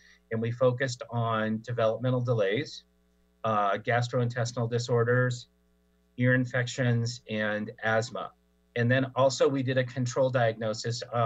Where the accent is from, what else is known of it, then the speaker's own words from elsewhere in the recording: Tri-Cities, Washington, United States; now in California, United States; I was, I am a homeboy. I'm a Coug. I went to Washington State for my graduate studies, and also am from the Tri-Cities.